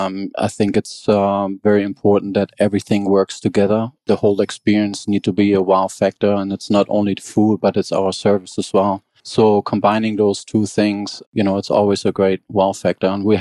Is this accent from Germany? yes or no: yes; Hamburg, Germany; moved away as an adult; now in Atlanta, United States; Yeah, I'm born and raised in Hamburg, Germany. I've been in the Atlanta area since 1996.